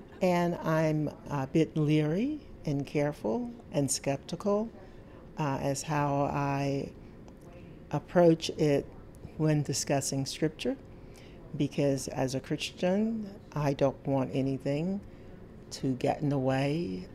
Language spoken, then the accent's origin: English; Laurel, Mississippi, United States; because I grew up in Laurel, Mississippi, and I was in the sixth grade when they tried to integrate the elementary schools.